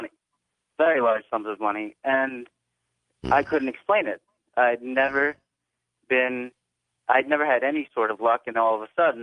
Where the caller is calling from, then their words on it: Glassboro, New Jersey, United States; I'm calling from Glassboro, New Jersey.